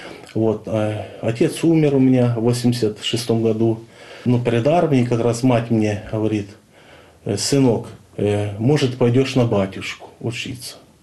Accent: Ukraine; born there; Родился я сейчас уже как бы наша заграница, это Украина

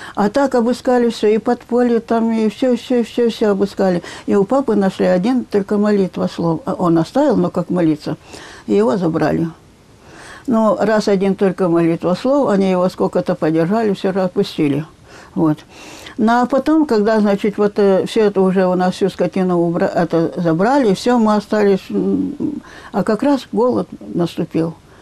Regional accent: Chuvashia, Russia; born there; Я родилась в Чувашии в 1932 году.

